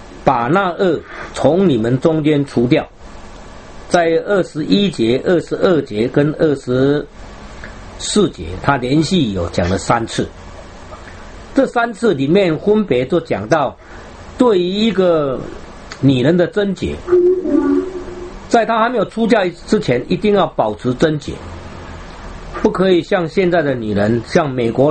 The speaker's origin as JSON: {"language": "Chinese", "country": "Taiwan", "said": "我们台湾话叫做无大无水"}